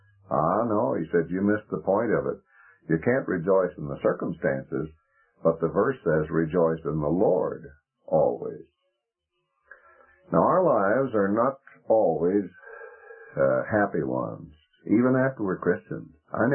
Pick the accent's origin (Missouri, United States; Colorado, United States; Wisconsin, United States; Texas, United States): Colorado, United States; Colorado Springs; from Colorado Springs.